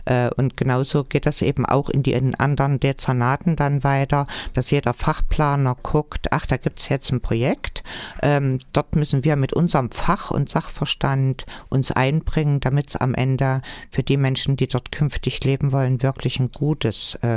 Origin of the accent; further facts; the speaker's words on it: Thuringia, Germany; Also ich bin gerne in Deutschland unterwegs, auch sehr gerne in meiner Heimat